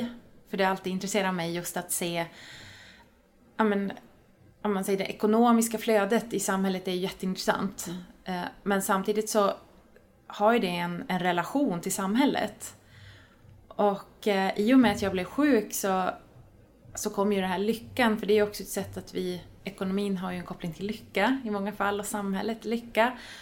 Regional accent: Norrland, Sweden; accent: Norrland; also born or lived in Uppsala; now in Stockholm, Sweden; har min uppväxt i Norrland. Så att jag kanske bryter lite på norrländska, eller bryter, men det kanske hörs.

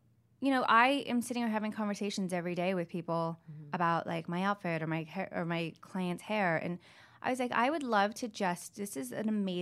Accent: Hawaii, United States; now in Los Angeles, United States; I grew up in Hawaii and I like live

